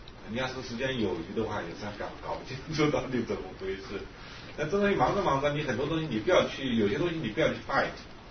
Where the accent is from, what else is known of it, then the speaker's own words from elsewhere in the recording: China; 那我们这些从大陆来的